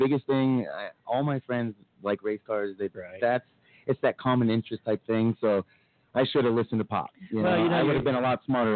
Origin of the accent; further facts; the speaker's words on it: Las Vegas, Nevada, United States; Yeah, I was born and raised here in Vegas.